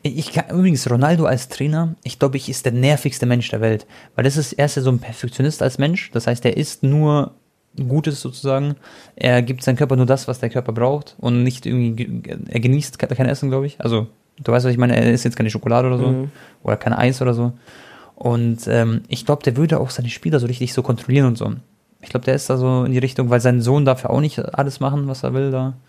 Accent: Croatia; ich bin Kroate

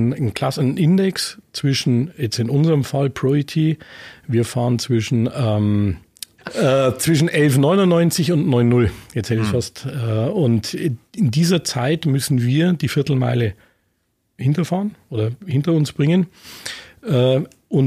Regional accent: Munich, Bavaria, Germany; ich komme ursprünglich aus München

